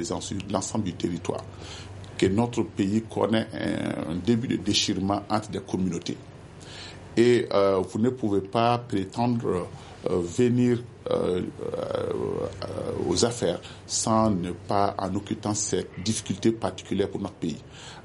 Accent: Mali

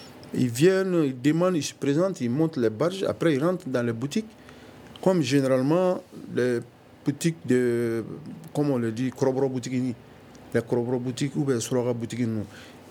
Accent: Mali; Mais ça donne l'effet contraire chez nous au Mali.

